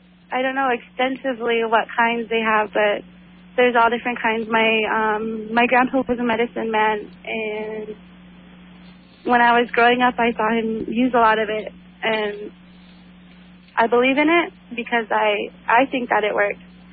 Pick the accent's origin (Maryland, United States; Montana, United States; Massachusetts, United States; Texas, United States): Montana, United States; Bozeman; When I was growing up in Bozeman, that felt normal to me.